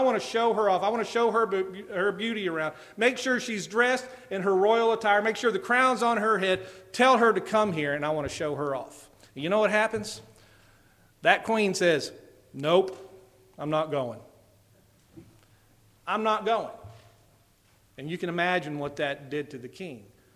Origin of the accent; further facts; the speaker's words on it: Bartow, Florida, United States; I'm from Bartow, Florida, and we're still learning how to speak a little over there.